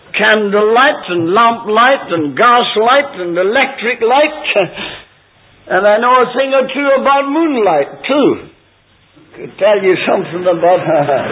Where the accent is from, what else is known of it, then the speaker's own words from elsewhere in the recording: Newtownards, Northern Ireland, United Kingdom; born there; also born or lived in Lurgan; Oh, I know I was born in Newton Ards, and I was born again there too. But this is my home.